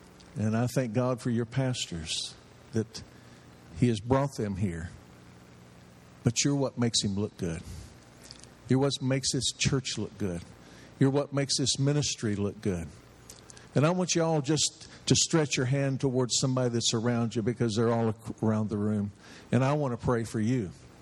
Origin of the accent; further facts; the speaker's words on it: Kenedy, Texas, United States; I'm from Kennedy, Texas, which is deep south Texas. I'm about 3 hours from the Mexican border.